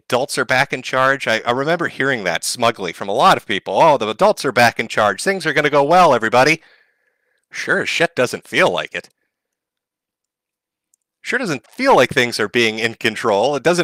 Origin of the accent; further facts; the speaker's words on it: United States; I mean, if I were a foreigner, I mean, I, as an American, I love to do streams talking shit about the world.